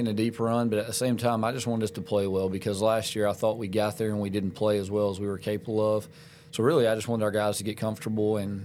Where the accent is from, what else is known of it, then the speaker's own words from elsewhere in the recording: Florence, Alabama, United States; But, I'm from Florence, Alabama. My dad's a minister. My granddad's a minister in North Alabama. And Alabama, I guess, home, that's my home.